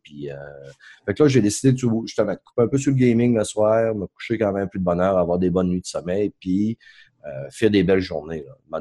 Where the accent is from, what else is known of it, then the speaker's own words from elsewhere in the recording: Quebec, Canada; je viens pas du lac non plus, je viens du Saguenay.